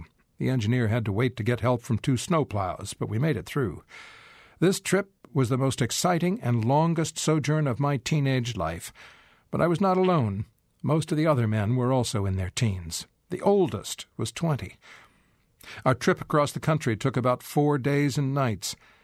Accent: Baraboo, Wisconsin, United States; My barber was from Wisconsin, and after he found out I was from Baraboo, he just gave me a nice crew cut.

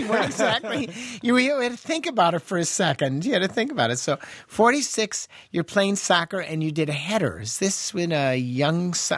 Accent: Chicago, Illinois, United States; I am from Chicago.

